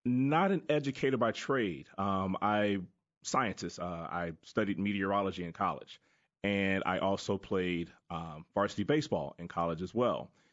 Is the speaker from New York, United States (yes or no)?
no; Chicago, Illinois, United States; From Chicago.